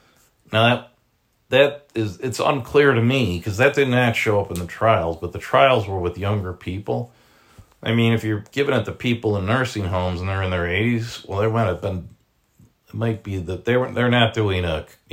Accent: Chicago, Illinois, United States; Chicago guy ran for president, I didn't vote for him. So I figured this time I'd, you know, go with my hometown guy, my homie.

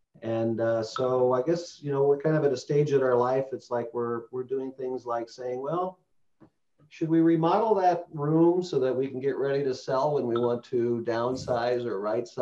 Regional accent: Midwest, United States; So I'm a Midwesterner, lived in a lot of different places, but I reside in Chicagoland.

